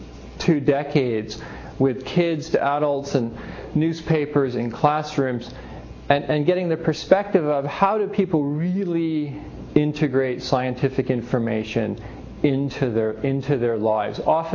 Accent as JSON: {"language": "English", "town": "Ottawa", "region": "Ontario", "country": "Canada", "said": "I'm from Ottawa, Canada, and here until the middle of December as the journalist in residence"}